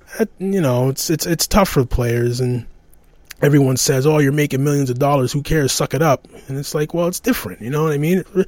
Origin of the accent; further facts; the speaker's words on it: Canada; me being Canadian, but my parents being from Ghana